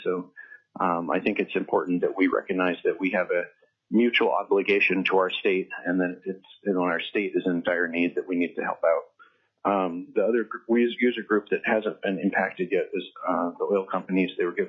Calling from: Juneau, Alaska, United States; I'm calling from Juneau, and I'm just here representing myself today.

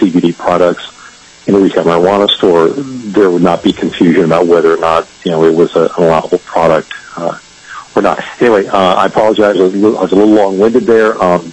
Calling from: Anchorage, Alaska, United States; I'm calling from Anchorage.

